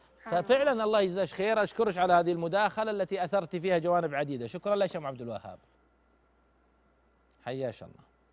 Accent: Saudi Arabia; عندنا بالسعوديه

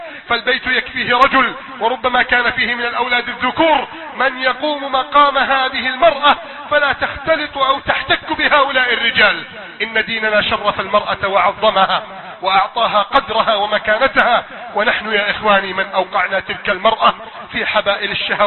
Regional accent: Egypt; اللهم احفظ بلدنا مصر من كيد الكائدين

